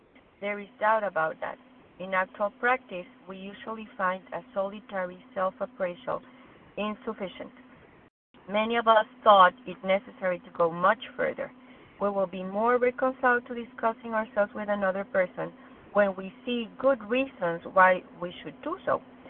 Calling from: Boston, Massachusetts, United States; recovered compulsive overeater, I'm calling from Boston.

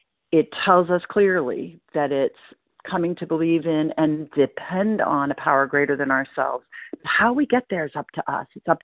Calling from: Portland, Maine, United States; I'm calling in from Portland, Maine

